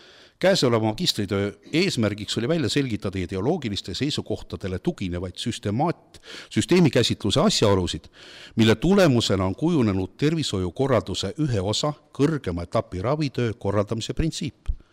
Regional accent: Armenia; now in Estonia; Aga mina olen ka ju tegelikult, ma olen Armeenia tüdruk, ma olen lõpetanud Moskva riikliku ülikooli, ma tulin siia pediaatrin

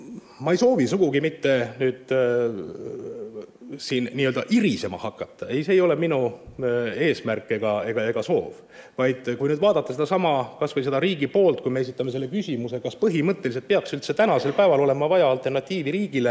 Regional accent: Tartu, Tartu County, Estonia; kuigi ma olen ikkagi sündinud ja selles mõttes loen ennast põliseks liivimaalaseks, ehk ma olen tartlane, siis hetkel elan ma 30 kilometrit Tallinnast.

